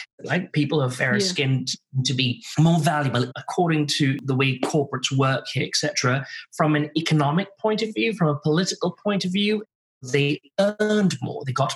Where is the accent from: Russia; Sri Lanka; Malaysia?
Malaysia; also born or lived in United Kingdom; now in United States; I actually come from Malaysia. I was originally born and brought up in Malaysia. And I then moved to the UK for about 20-something years and then have been in the US now for about 5 or 6 years.